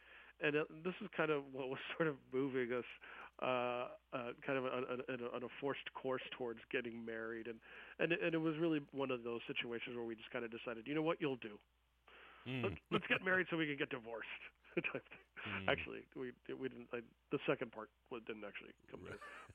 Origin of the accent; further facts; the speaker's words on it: Texas, United States; now in Seattle, United States; I grew up Mexican Catholic in South Texas, like I mentioned, and you know, moving to Seattle, it was a journey of reinvention for me.